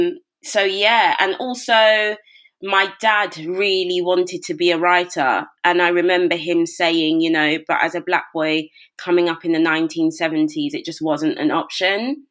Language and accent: English; London, United Kingdom; Born and raised in Brixton, South London.